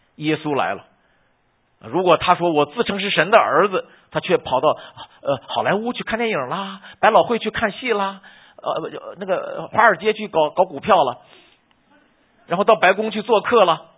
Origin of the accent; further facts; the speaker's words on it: China; 我们中国从来没有这个概念，把上帝把老天爷叫天父，我们中国人叫老天爷啊。